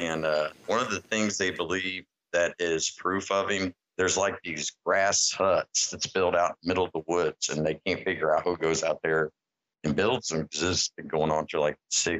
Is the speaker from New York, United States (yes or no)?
no; Ohio, United States; Mostly, since I'm from Ohio, I really follow like the Loveland Frog.